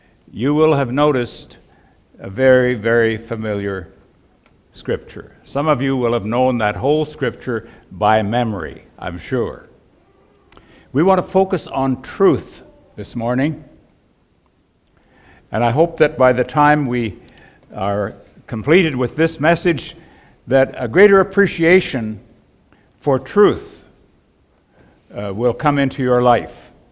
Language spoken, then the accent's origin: English; Vanderhoof, British Columbia, Canada; I was raised in the Vanderhoof area under a very deep religion of works, and Jesus saved me back in 1958, and my wife and I went out to the mission field to Northern Canada among the First Nations people.